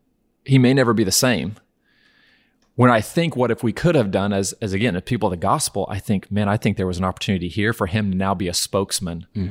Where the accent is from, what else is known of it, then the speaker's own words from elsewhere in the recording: Norman, Oklahoma, United States; I'm from Norman, Oklahoma.